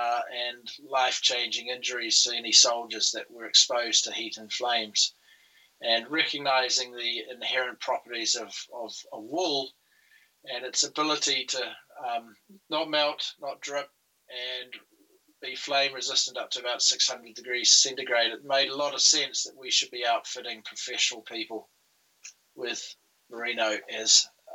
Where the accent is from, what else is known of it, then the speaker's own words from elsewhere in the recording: Otago, New Zealand; Okay, I'm a New Zealander by birth, and I was fortunate enough to be raised on a sheep station down in Otago, where we were farming crossbred sheep.